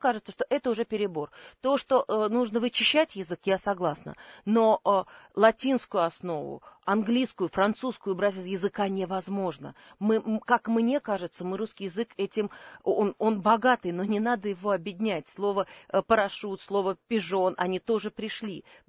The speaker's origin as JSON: {"language": "Russian", "region": "Saint Petersburg", "country": "Russia", "tie": "born there", "said": "Я родилась в Ленинграде"}